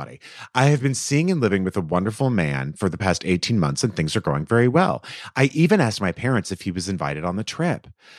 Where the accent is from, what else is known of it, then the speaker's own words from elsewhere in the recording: Houston, Texas, United States; I grew up in Houston, Texas, the second oldest of four kids to deeply devout Catholic parents.